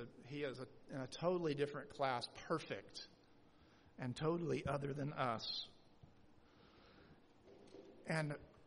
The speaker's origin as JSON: {"language": "English", "town": "Birmingham", "region": "Alabama", "country": "United States", "tie": "born or raised there", "said": "Yeah, I grew up in Birmingham, Alabama"}